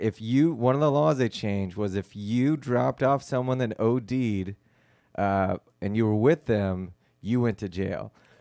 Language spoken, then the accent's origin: English; Plano, Texas, United States; Yeah, I grew up in Plano.